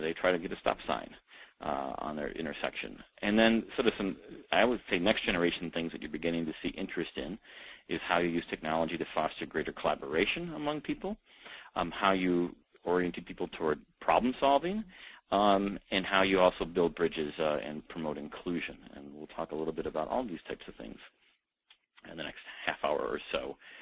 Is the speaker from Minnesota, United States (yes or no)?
yes; Minneapolis, Minnesota, United States; like a citywide forum in Minneapolis where we have over 1,200 people who talk politics every day in my hometown.